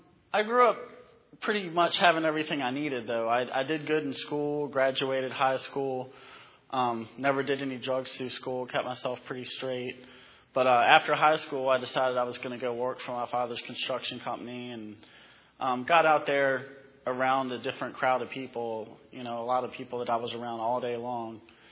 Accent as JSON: {"language": "English", "town": "Fredericksburg", "country": "United States", "tie": "born or raised there", "said": "I'm from Fredericksburg. I actually grew up about 3 miles from where we're opening the farm at."}